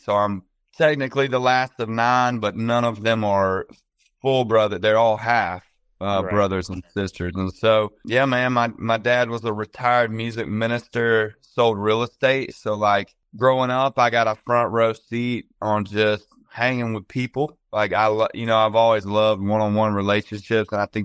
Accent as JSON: {"language": "English", "town": "Mobile", "region": "Alabama", "country": "United States", "tie": "born or raised there", "said": "I was born and raised in Mobile."}